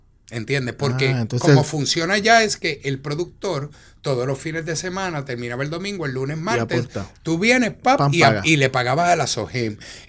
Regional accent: Puerto Rico; soy un productor de Puerto Rico.

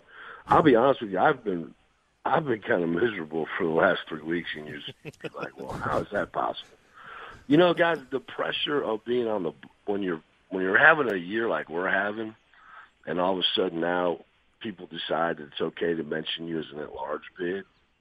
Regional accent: Iowa, United States; also born or lived in Kansas; growing up in the north, growing up in Iowa, Kansas, you know, most of us have a basement.

